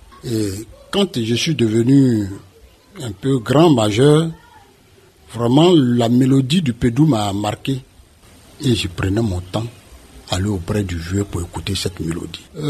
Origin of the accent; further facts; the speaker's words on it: Bas-Sassandra, Côte d’Ivoire; Je suis Bété, originaire de la Nawa. Je viens de la tribu de Kbada, précisément du village de Dabeyrouwa.